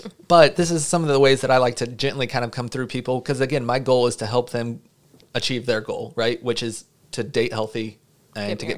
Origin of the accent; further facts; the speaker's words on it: the South, United States; Even, you know, I'm from the South, so we don't really like to say things directly. We talk around things